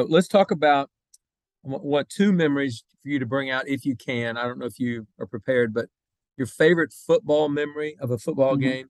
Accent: Ponca City, Oklahoma, United States; I was born and raised in Ponca City. So we both have a background of growing up in Oklahoma playing golf.

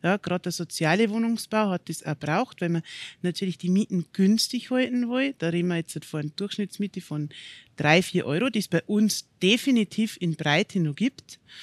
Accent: Straubing, Bavaria, Germany; bin gebürtig aus Straubing, war immer in Straubing, bleibe immer hoffentlich in Straubing. Und ja, Straubing liegt mir am Herzen, das kann man so sagen.

